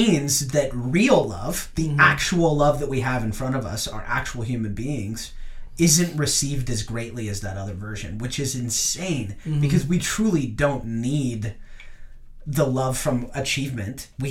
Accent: Utah, United States; I'm from Utah. I went to Mountain View High School. I graduated from Utah Valley University with a BS in theater

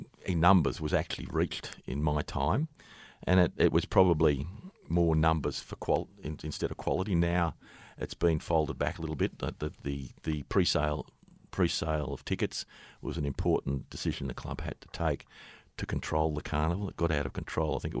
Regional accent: Melbourne, Victoria, Australia; As an Australian and a Melbournean, there's nothing better anywhere in terms of a sporting event in Australia

